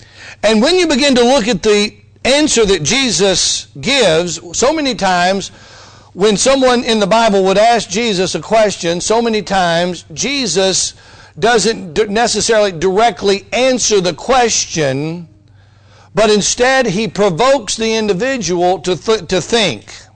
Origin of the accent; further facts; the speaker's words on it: Mississippi, United States; also born or lived in Alabama; When I was a boy growing up and we moved from Alabama to North Mississippi, the house my parents bought was right across the street from the city park.